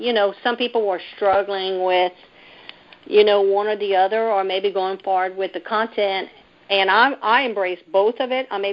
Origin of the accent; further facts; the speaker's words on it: Louisiana, United States; Southwest Louisiana.